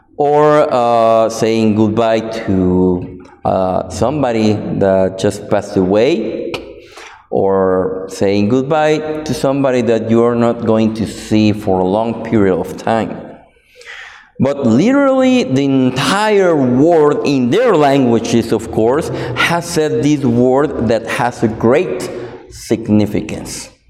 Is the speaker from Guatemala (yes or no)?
yes; Guatemala City, Guatemala Department, Guatemala; first language Spanish; English is a second language; As you know, I'm from Guatemala City, and my main language or my native language is Spanish, Español, right?